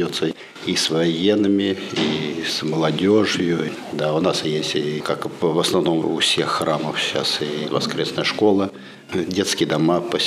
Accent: Volgograd, Volgograd Oblast, Russia; born there; also born or lived in Lithuania / Ulan-Ude, Russia; Не, я вообще родился в Волгограде.

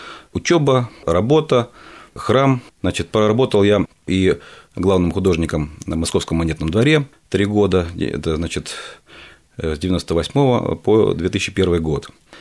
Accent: Sevastopol, Ukraine; also born or lived in Yekaterinburg; я родился в Севастополе, у нас не было художественного училища, нужно было как-то определяться, и следующий этап жизни я уже провел в Екатеринбурге, ну, тогда это был Свердловск, заканчивал там художественное училище.

